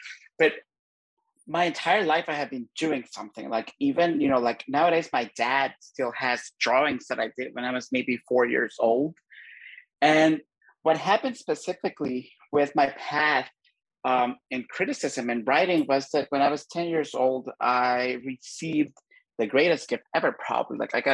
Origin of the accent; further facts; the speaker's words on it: Honduras; So I grew up in Honduras